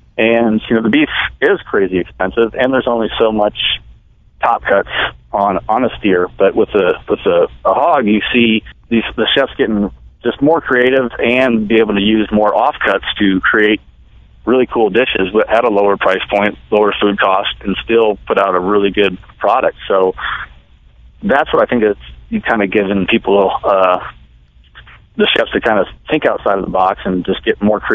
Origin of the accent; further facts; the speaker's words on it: Iowa, United States; and I grew up in Iowa. My grandpa was a hog farmer, raised really good pigs.